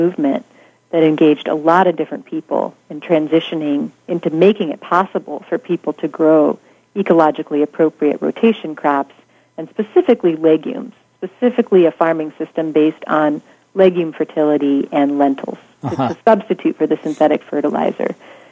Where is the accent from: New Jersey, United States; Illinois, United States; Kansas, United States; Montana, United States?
Montana, United States; Well, I'm from Montana.